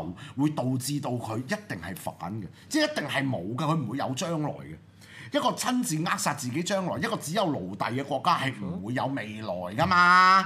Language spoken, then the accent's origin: Cantonese; Hong Kong; 现在就是一个最好的机会，我们香港人能不能够把握到这个机会？